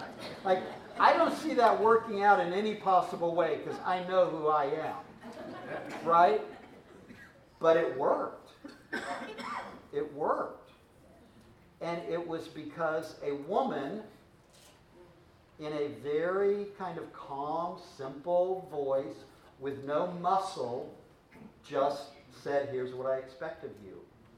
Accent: the South, United States; My dad encouraged me. I grew up in the South.

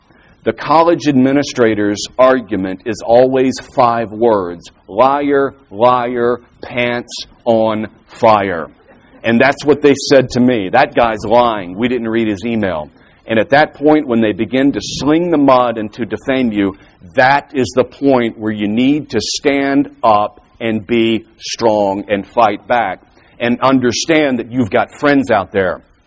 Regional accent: Texas, United States; I'm from Texas, two-word response, giddy up, basically.

